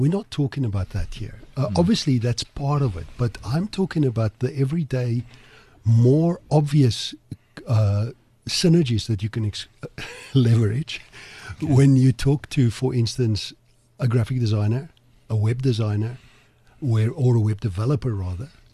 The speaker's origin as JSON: {"language": "English", "country": "United States", "tie": "born or raised there", "said": "I grew up in business in America"}